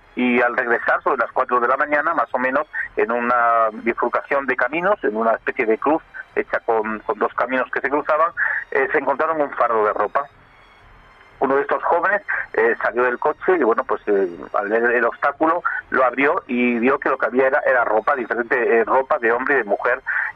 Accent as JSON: {"language": "Spanish", "region": "Extremadura", "country": "Spain", "tie": "born or raised there", "said": "en un pueblo muy cercano a mi pueblo, ¿no?, en Cheles, en Badajoz, en la raya con Portugal."}